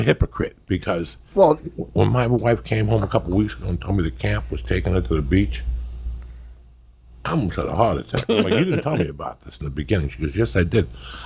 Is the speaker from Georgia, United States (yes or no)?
no; North Bergen, New Jersey, United States; I'm from North Bergen. It's the second hilliest city in the country.